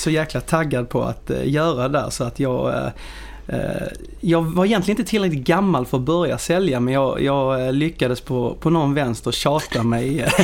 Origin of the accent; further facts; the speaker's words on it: Helsingborg, Skåne, Sweden; accent: Scanian; jag kommer från Helsingborg. Det hörs ju, man är i skåning.